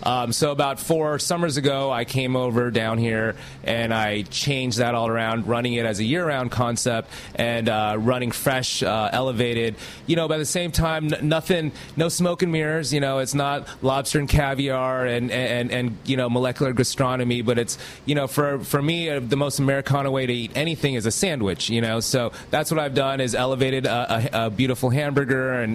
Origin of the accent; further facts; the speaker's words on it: Los Angeles, California, United States; for me, I grew up in Los Angeles, you know, Hollywood stars, all that, you know, working in all the fancy restaurants.